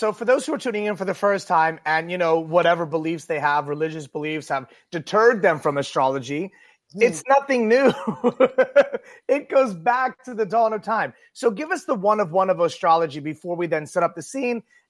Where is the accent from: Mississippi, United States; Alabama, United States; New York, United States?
New York, United States; No, I'm a New Yorker through and through.